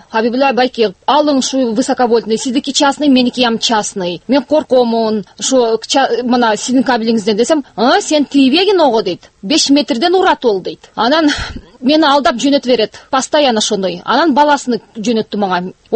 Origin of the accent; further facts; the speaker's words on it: Kyzyl-Kiya, Batken Region, Kyrgyzstan; Мен Баткенский областтан Кызылкыядан келдим. Мен 2008-жылы жер берилген мага мэриядан. Ошо 2009-жылдан баштап мен үй салдым.